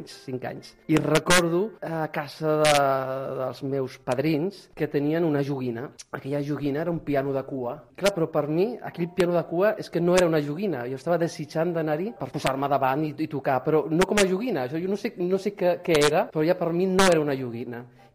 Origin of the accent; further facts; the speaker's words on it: Barcelona, Catalonia, Spain; tinc 42 anys i soc de Barcelona.